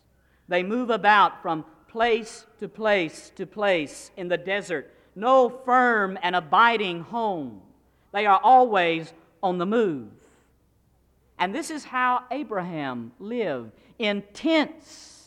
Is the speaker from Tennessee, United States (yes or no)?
yes; Chattanooga, Tennessee, United States; I grew up in Chattanooga, Tennessee.